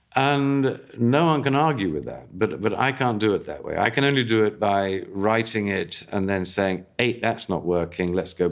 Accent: England, United Kingdom; I grew up in England. I was educated rather well in England.

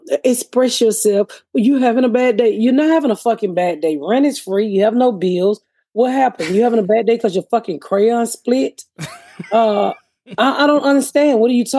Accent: Atlanta, Georgia, United States; I went to one football game And, you know, I come from Atlanta.

